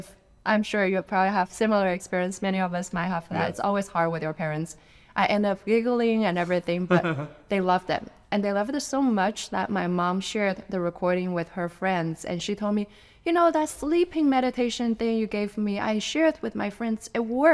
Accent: China; at that point, I was raised in China, so it was an atheist country.

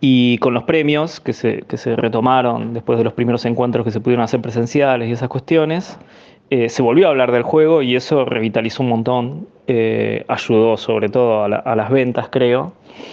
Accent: La Plata, Buenos Aires Province, Argentina; otros lugares que no son de La Plata, que es de donde soy yo

